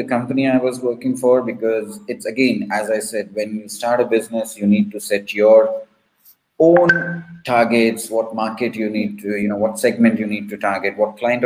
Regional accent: Assam, India; born there; I was born in India, in Assam.

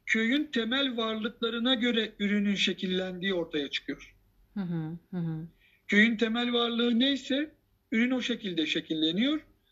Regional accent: Thrace, Turkey; ben bir Trakyalıyım. Trakya Üniversitesi'ndeyim. Fatih Sultan Mehmet'in doğduğu başkentteyim.

